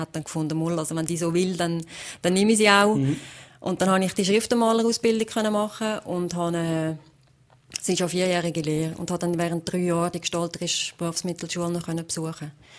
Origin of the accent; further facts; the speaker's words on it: Valais, Switzerland; eigentlich ist Wallis mein Heimatkanton.